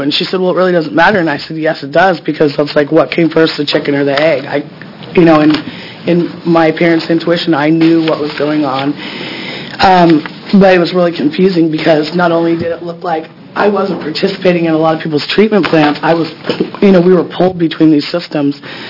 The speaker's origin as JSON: {"language": "English", "region": "Oregon", "country": "United States", "said": "I'm from Multnomah County"}